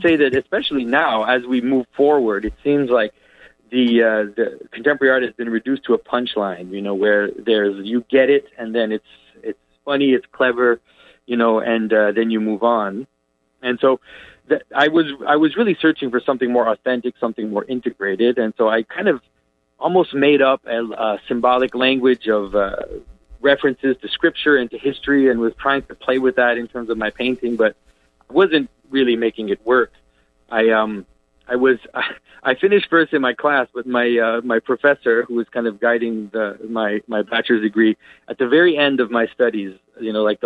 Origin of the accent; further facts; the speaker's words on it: Quebec, Canada; Well, I grew up here in Quebec, which is a French-speaking part of Canada